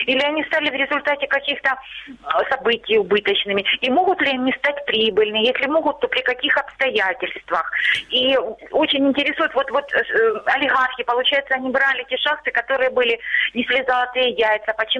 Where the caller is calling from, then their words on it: Luhansk Oblast, Ukraine; Я с Луганщины.